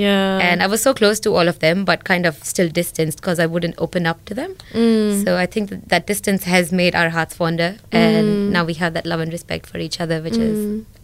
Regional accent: Mumbai, Maharashtra, India; also born or lived in Delhi; I'm from Bombay, or Mumbai as it is now known. I've spent most of my life living in Bombay. Sirf ek saal Delhi mein maine spend kiya hai.

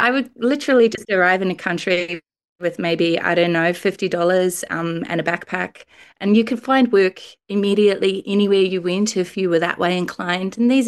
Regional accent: Oamaru, Otago, New Zealand; now in Melbourne, Australia; And so we'd often thought about moving back to New Zealand because I'm from Oamaru and we didn't have any family in Melbourne.

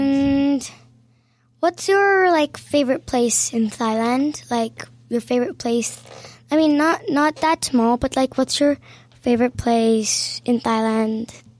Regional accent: Pakistan; And right after that, I went to Pakistan, my home country.

